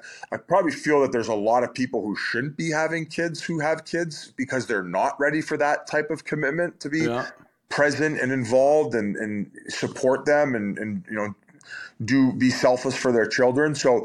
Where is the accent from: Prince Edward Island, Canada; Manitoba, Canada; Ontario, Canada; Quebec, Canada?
Ontario, Canada; Welland; I'm from Welland, Ontario. I'm very simple guy.